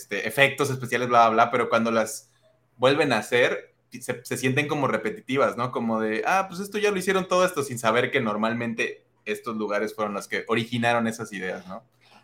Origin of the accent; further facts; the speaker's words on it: Chilchota, Michoacán, Mexico; Soy de Chilechota, Michoacán, entonces no soy nadie para juzgar de dónde es la gente.